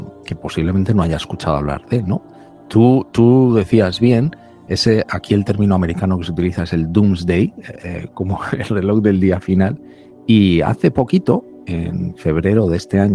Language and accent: Spanish; Spain; now in United States; yo soy español de pro, aunque vivo fuera, y por vivir donde vivo, si quieres empezamos por donde tengo la residencia actual, que es en Estados Unidos.